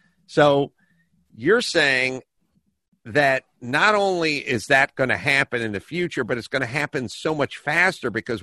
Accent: Los Angeles, California, United States; So I grew up in Los Angeles. I remember what it was like in the early 70s.

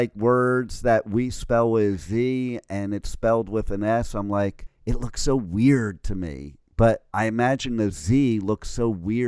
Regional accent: Northeast, United States; I'm from the Northeast here in the United States, and I can tell what part of New York or what part of New Jersey somebody's from by their accent.

